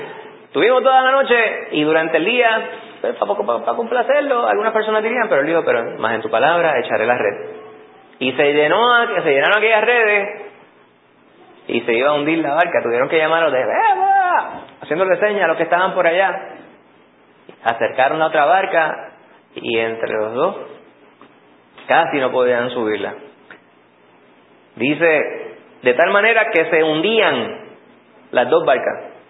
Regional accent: Puerto Rico; Yo entendería, como buen puertorriqueño

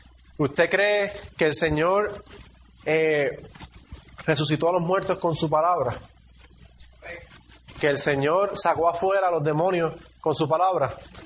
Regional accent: Puerto Rico; born there; nacimos en Puerto Rico y no nacimos en Siria

